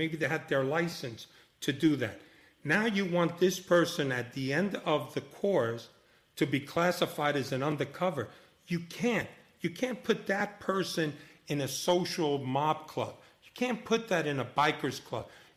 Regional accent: New York City, New York, United States; I grew up in the Bronx, Washington Heights, and my neighborhood, you either became a cop or you were chased by one, you know.

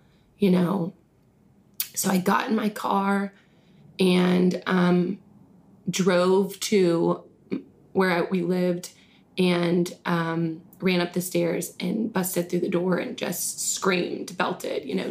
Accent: Colorado, United States; born there; also born or lived in Pennsylvania / Atlanta / Texas; You know, I was born in Colorado, moved to Pennsylvania, moved to Atlanta, and then moving to Texas.

